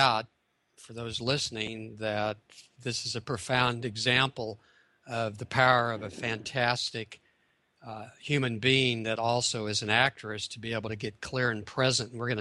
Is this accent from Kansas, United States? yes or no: yes; Kansas, United States; And, of course, you know I'm from Kansas. And those who listen to my show know I'm from Kansas with pride in saying so.